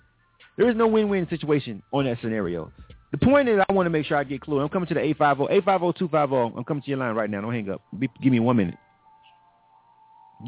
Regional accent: Panama City, Florida, United States; one of my friends from my hometown, Panama City, Florida. That's where I'm from, and Panama City, Florida. The state of it's just not an openly gay place.

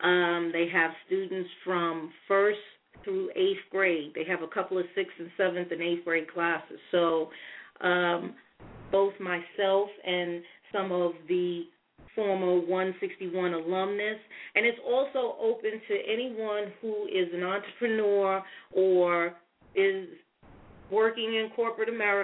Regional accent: New York City, New York, United States; These are all of my Facebook friends and a couple of who in which I grew up with in Crown Heights.

